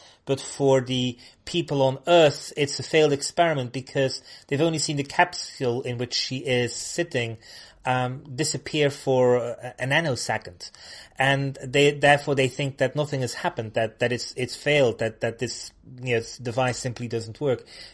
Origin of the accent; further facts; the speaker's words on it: Flanders, Belgium; English is a second language; Now, I come from Flanders, and I can tell you in winter it's grey